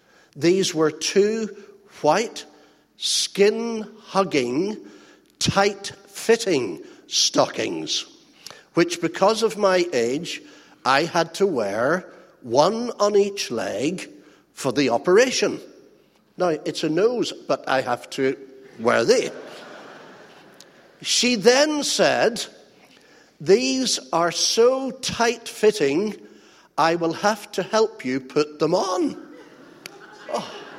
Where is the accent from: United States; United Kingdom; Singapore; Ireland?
Ireland; As you may have heard, I am from Ireland. It is the doorstep of heaven.